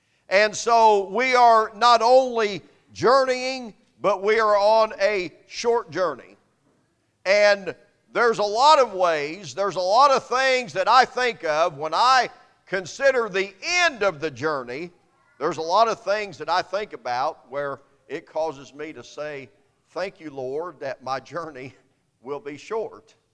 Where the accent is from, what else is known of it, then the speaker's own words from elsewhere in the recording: United States; because I am an American, because I hold citizenship in the great nation, the United States of America